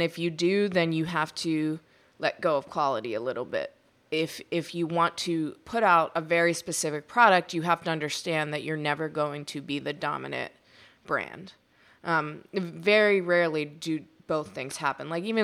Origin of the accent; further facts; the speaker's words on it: Pittsburgh, Pennsylvania, United States; now in New York City, United States; When I was growing up in Pittsburgh and we got one J. Crew, it was like the biggest deal in the entire world.